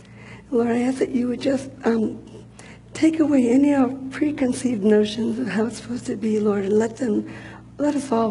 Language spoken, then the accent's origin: English; New York, United States; Growing up in New York, my sister and I were really excited.